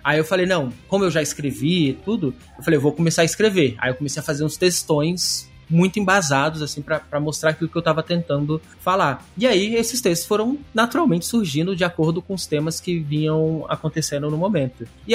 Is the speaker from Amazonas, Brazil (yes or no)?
no; Brasília, Federal District, Brazil; Porque a gente é de Brasília, né? A gente é do mesmo meio ali de Brasília em algum ponto.